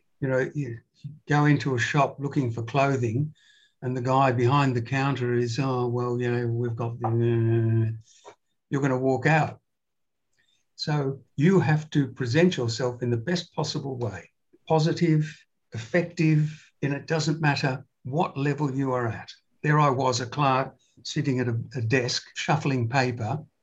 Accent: Australia; They wanted me to become an expat back in my home country, Australia

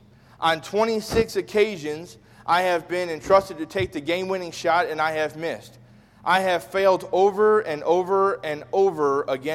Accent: Chicago, Illinois, United States; I'm from Chicago, and I used to watch the Chicago Bulls during this era all the time.

